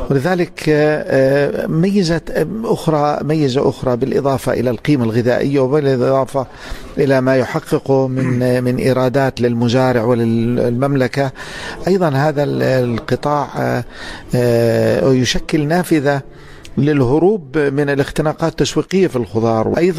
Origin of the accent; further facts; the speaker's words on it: Jordan; وبدأنا نفكر نحن كمزارعين أردنيين ومعنيين بهذا الشأن